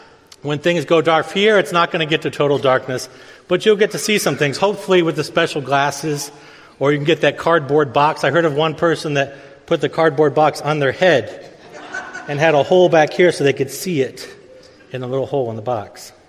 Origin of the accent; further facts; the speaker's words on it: Bloomington, Indiana, United States; I grew up in Bloomington, Indiana, a small college town about 4 hours south of the Michigan border.